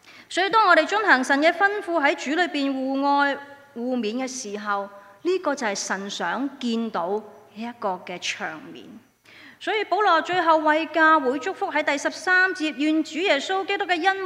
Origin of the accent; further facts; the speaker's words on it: China; 但我们用我们中国人的方式去表达那份的亲爱